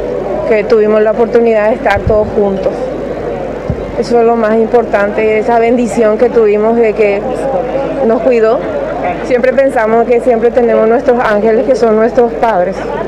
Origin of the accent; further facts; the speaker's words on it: Areguá, Central, Paraguay; De la ciudad de Areguá.